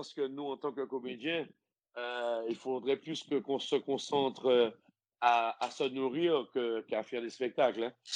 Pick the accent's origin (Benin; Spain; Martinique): Martinique; also born or lived in French Guiana / Guadeloupe; j'ai vécu pas mal de temps en Guyane, j'ai vécu pas mal de temps en Guadeloupe, et je suis martiniquais